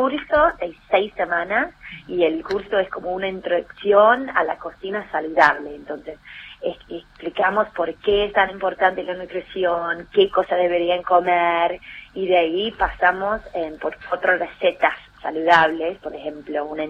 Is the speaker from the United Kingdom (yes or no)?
yes; England, United Kingdom; Yo también enseño inglés, como que soy inglesa.